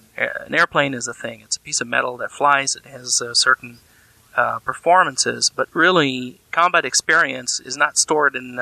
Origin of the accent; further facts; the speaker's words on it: France; now in Chicago, United States; near Chicago. I'm way up north in the suburbs. But originally, no, I was born and raised in France. And part of my family is French, part of my family is American. But I've been in the States.